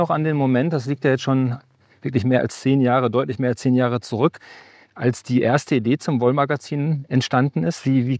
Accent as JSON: {"language": "German", "region": "North Rhine-Westphalia", "country": "Germany", "said": "ich komme ja nun aus dem Ruhrgebiet, mittendrin"}